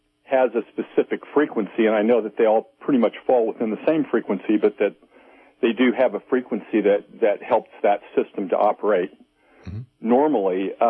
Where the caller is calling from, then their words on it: Missouri, United States; from Missouri.